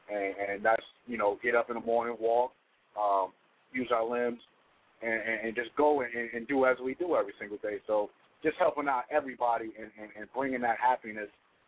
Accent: New York City, New York, United States; I've done this back in New York. I'm originally from New York City, and we was doing this when I was a teenager

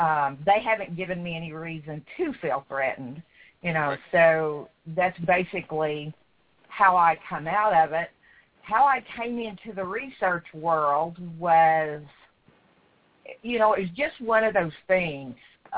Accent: Oklahoma, United States; born there; Well, I was born in Oklahoma. I've lived in Oklahoma the majority of my life.

